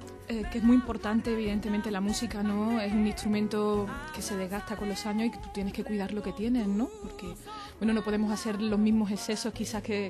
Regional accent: Andalusia, Spain; como andaluza, evidentemente tengo muy estoy muy impregnada de la saeta, de la Semana Santa

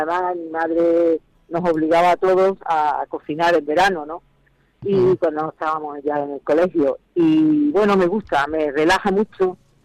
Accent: Madrid, Community of Madrid, Spain; Los madrileños somos muy aficionados a caminar por la ciudad.

